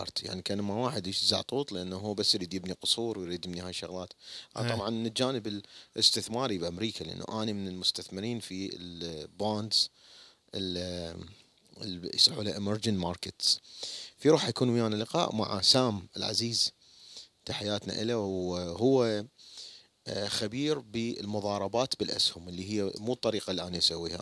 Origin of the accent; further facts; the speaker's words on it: Iraq; وإحنا عندنا بالعراق كانوا يشاهدون